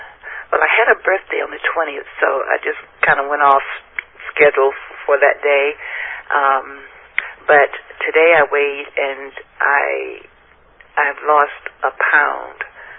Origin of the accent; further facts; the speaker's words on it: Virginia, United States; of course, and I'm from Virginia.